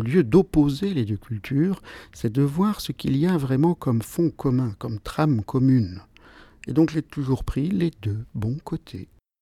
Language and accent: French; Algiers, Algiers Province, Algeria; moved away; Alors, je suis né à Alger, j'ai grandi d'ailleurs dans un quartier très sympa, mais très populaire, qui était El Biar. J'y ai passé toute mon enfance, avec beaucoup d'amis